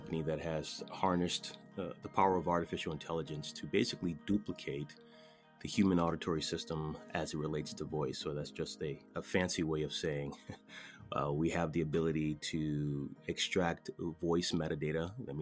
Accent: Connecticut, United States; So the way that I say words like, let's say, Connecticut, because I'm from Connecticut, is different than someone else's way of saying Connecticut.

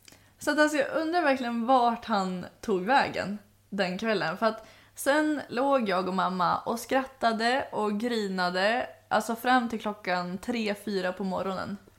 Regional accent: Sweden; hur visste du att jag var svensk?

